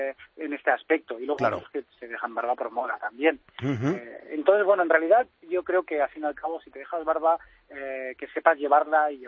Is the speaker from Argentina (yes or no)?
no; Spain; nos conocen en el mundo, que somos de aquí de España, que hacemos cositas.